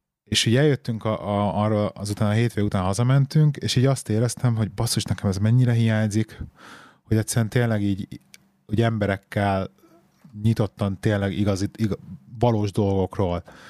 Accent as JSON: {"language": "Hungarian", "region": "Budapest", "country": "Hungary", "tie": "born or raised there", "moved": "as an adult", "said": "nekem hiányzik Pest. 13 éve, amit eljöttem. Én ugye belvárosban nőttem föl"}